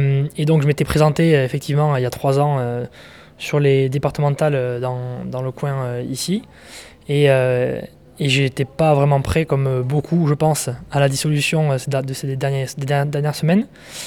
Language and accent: French; Saint-Sevé, France; j'ai 26 ans. Je suis né à Saint-Sevé, et ville où j'habitais pendant très longtemps